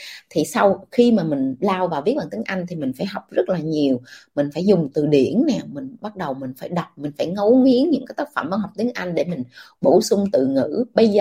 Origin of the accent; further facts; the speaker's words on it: Bac Lieu, Vietnam; tức là mình sinh ra Việt Nam, mình lớn lên Việt Nam, và hồi trước mình lớn lên ở miền quê, tức là mình lớn lên ở Bạc Liêu